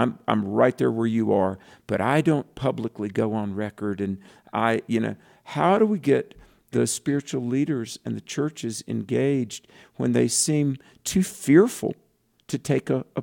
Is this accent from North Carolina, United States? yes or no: yes; North Carolina, United States; He knows I'm from North Carolina, 100 counties, and I had preached in 98 of the 100 counties in North Carolina, most of the great big churches.